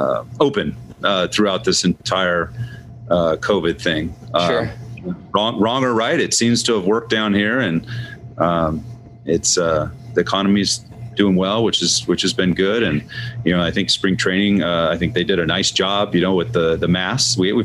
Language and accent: English; Seattle, Washington, United States; I'm kind of all over. I'm from Seattle